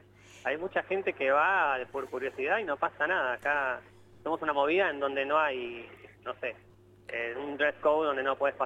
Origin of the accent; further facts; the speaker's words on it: Buenos Aires, Argentina; now in Mendoza, Argentina; yo soy de Buenos Aires, hace unos años estoy viviendo en Mendoza.